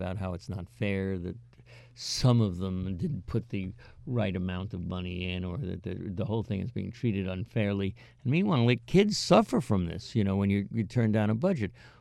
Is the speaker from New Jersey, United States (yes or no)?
no; Great Barrington, Massachusetts, United States; We didn't do very well in my hometown of Great Barrington